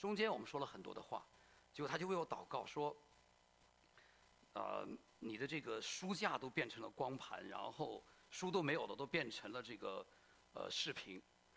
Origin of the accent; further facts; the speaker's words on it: China; 尤其我们是中国人